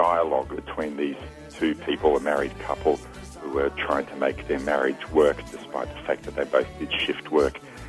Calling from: Melbourne, Victoria, Australia; I'm calling from Melbourne, Australia.

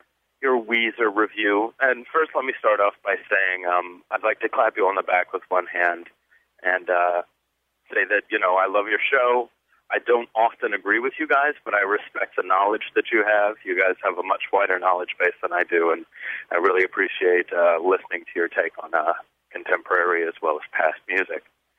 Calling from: Chicago, Illinois, United States; Hey, Jim and Greg … I'm calling from Chicago, Illinois.

